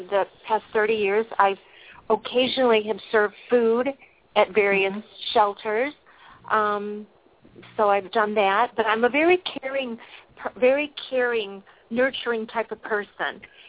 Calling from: California, United States; I'm calling from California.

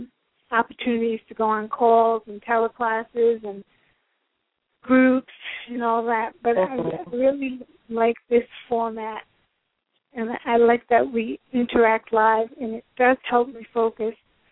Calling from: East Providence, Rhode Island, United States; I'm calling from East Providence, Rhode Island.

